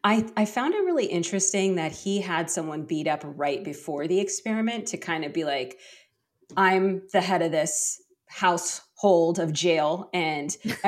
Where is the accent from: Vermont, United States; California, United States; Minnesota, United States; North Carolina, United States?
California, United States; So I am from the San Francisco area and I'm a lawyer.